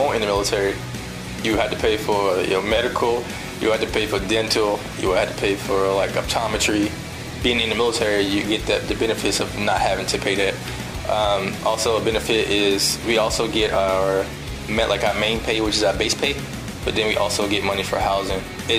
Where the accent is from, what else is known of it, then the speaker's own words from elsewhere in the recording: North Carolina, United States; I'm from North Carolina, so I like the humidity and I like the weather.